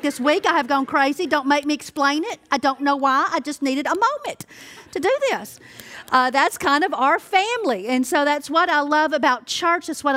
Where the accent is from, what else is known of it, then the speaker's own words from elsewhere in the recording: Louisiana, United States; because I'm from Louisiana, so you totally get Louisiana, okay?